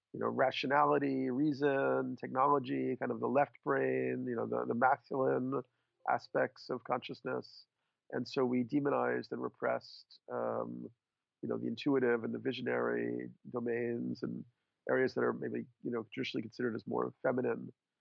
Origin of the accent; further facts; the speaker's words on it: New York, United States; Well, I'm a New Yorker. I'm 53 years old.